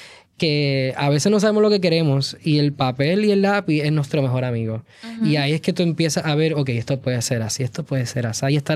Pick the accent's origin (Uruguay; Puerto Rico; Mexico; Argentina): Puerto Rico